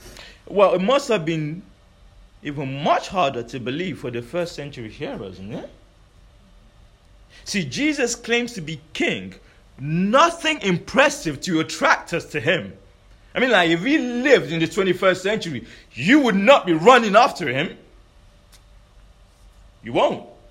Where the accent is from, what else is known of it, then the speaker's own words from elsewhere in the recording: Nigeria; I'm Nigerian. Anyone else Nigerian?